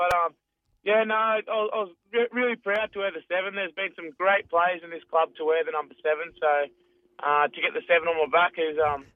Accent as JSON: {"language": "English", "region": "Queensland", "country": "Australia", "tie": "born or raised there", "said": "I think everyone who's born and raised in Queensland, they are passionate Queenslanders, and I'm one of them."}